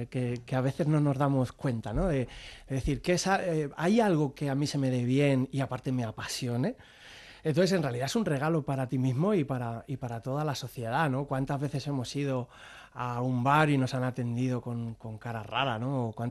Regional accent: Fuenlabrada, Community of Madrid, Spain; Yo soy cuando, de Fuenlabrada.

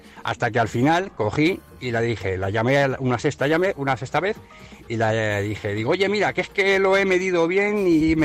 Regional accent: Madrid, Community of Madrid, Spain; Hola amigos … de Madrid

